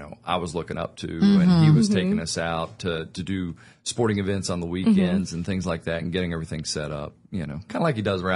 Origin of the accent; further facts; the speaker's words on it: Richmond, Kentucky, United States; So I grew up in Richmond and just, went to high school at Madison Central, graduated